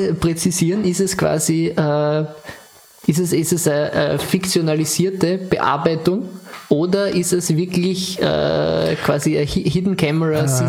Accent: Austria; wenn man als Österreicher die Zeit liest

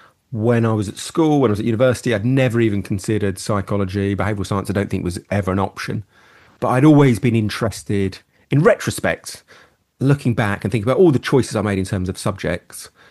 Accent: East of England, United Kingdom; So I grew up in Essex, which is kind of 40 miles northeast of the centre of London. And a little bit of a rural area where I grew up.

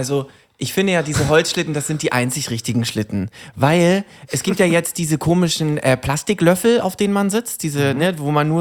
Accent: Brandenburg, Germany; ich komme ja aus der Nähe von Berlin, also so fast Brandenburg

